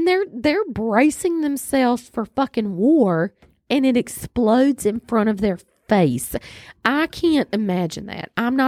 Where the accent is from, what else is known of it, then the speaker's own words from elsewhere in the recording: North Carolina, United States; I know it's because we're from North Carolina and I've been on these roads before.